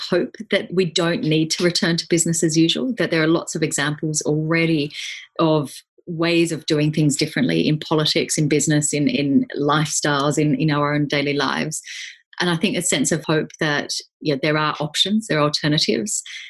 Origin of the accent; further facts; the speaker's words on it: Canberra, Australian Capital Territory, Australia; So I grew up in Australia, in the capital city, Canberra, which is called, the nickname is the bush capital. There's hills everywhere.